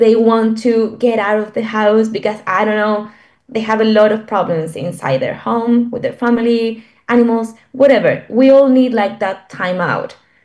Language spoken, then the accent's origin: English; Santiago, Santiago Metropolitan Region, Chile; English is a second language; And I come from a capital in my country. I was born and raised in Santiago